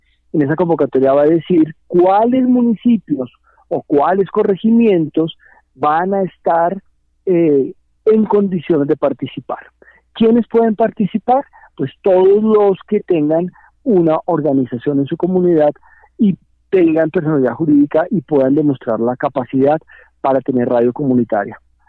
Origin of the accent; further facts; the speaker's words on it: Colombia; Nosotros como colombianos y colombianas tenemos derecho a fundar medios masivos de comunicación